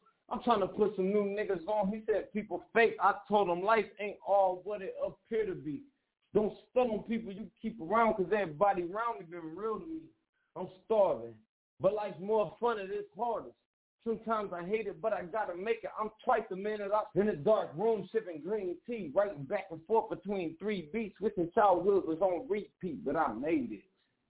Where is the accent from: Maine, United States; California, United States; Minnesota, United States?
Minnesota, United States; Minneapolis; I'm from Minneapolis, Minnesota.